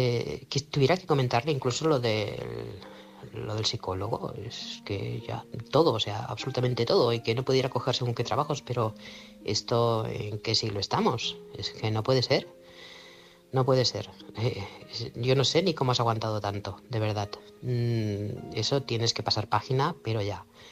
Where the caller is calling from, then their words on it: Manresa, Catalonia, Spain; corresponsal de Manresa, Barcelona. Buenas noches a todos.